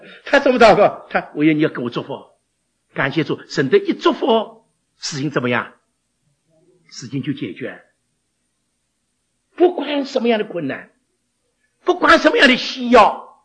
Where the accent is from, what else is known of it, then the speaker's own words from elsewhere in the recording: China; 哎，我告诉各位，这是我们中国人的翻译啊。